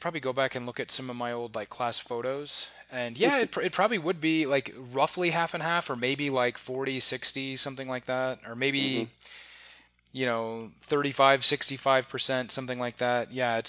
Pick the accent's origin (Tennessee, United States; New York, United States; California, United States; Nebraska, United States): Nebraska, United States; Omaha; This was in Omaha, Nebraska.